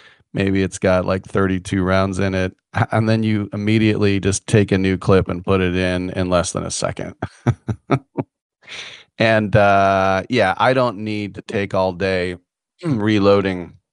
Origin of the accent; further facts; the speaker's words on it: California, United States; being a Californian, we can't fire full auto at gun ranges here.